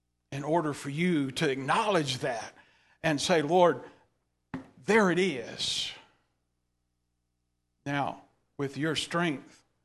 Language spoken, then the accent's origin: English; Texas, United States; born there; I can't speak well. I was born in East Texas.